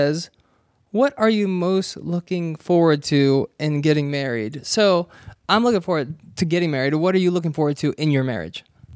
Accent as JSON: {"language": "English", "region": "North Carolina", "country": "United States", "tie": "born or raised there", "lives_now": "California, United States", "said": "So we grew up in North Carolina and then we were blown away by California."}